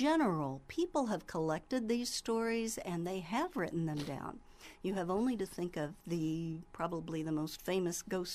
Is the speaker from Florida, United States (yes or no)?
no; Indiana, United States; we have in the past, but this year it turns out that we're all from Monroe County.